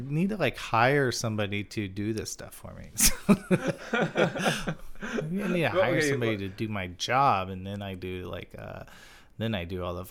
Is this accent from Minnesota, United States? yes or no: no; Texas, United States; So it's like very close to home since I grew up like just outside of Houston.